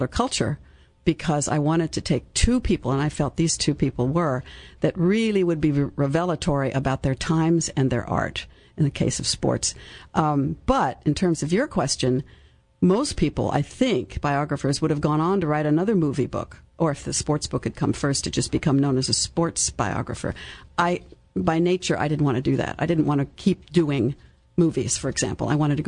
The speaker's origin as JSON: {"language": "English", "town": "Santa Monica", "region": "California", "country": "United States", "tie": "born there", "said": "I was born in St. John's Hospital in Santa Monica, California, which was known as the Hospital of the Stars at the time."}